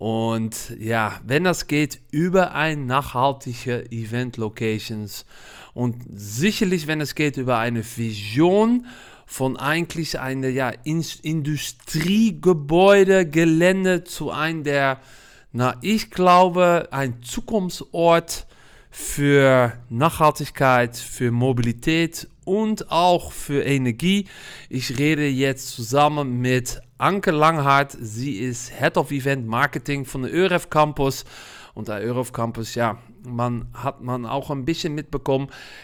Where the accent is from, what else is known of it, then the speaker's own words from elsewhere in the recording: Netherlands; German is a second language; now in Germany; man hört das auch ein bisschen. Naja, ich komme aus Holland, aber ich wohne seit Jahren in Deutschland.